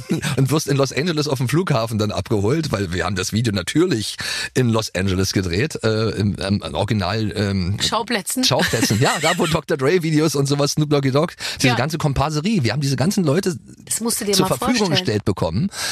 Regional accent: East Germany, Germany; ich komme aus dem Osten und habe deine ganzen Platten irgendwie

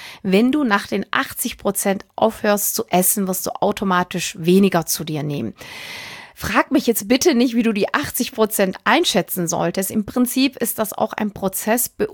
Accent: Northern Germany, Germany; So ganz trocken als Norddeutscher.

